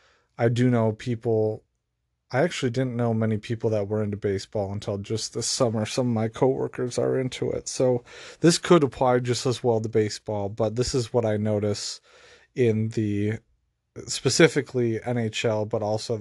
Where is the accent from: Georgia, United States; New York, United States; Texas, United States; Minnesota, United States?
Minnesota, United States; And this might just be growing up in Minnesota